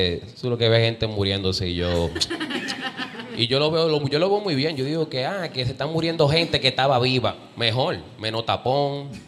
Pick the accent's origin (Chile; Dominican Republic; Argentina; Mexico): Dominican Republic; now in Puerto Rico; Soy dominicano, gracias a Dios. No vivo en Barrio Obrero. Vivo en Puerto Nuevo